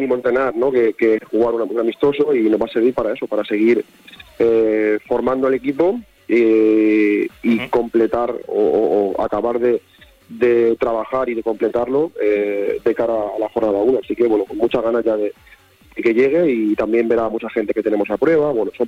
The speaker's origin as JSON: {"language": "Spanish", "town": "Alicante", "region": "Valencian Community", "country": "Spain", "said": "yo soy de Alicante. Entonces, bueno, sí que es verdad que, que estamos cerca, ¿no?"}